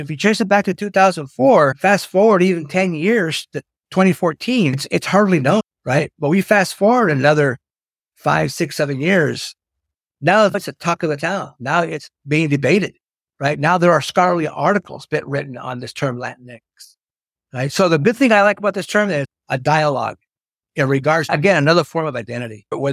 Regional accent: Quincy, United States; moved away; because we come from this small place, places like Quincy, and there's a lot of places like Quincy throughout the country

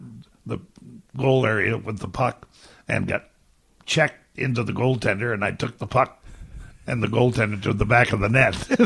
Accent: Ontario, Canada; About 120 miles east of Toronto, for the people that know a little bit of geography in Canada.

